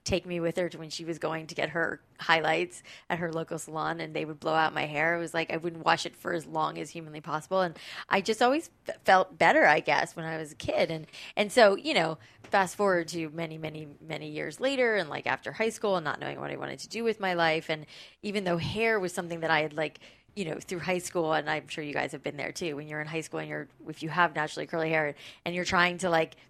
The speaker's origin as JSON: {"language": "English", "region": "Florida", "country": "United States", "tie": "born or raised there", "said": "I mean, I grew up in South Florida where it was like, you know, humid, frizzy hair central"}